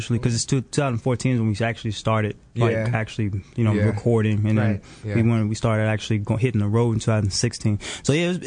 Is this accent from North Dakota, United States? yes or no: no; Virginia, United States; No, I'm from Virginia.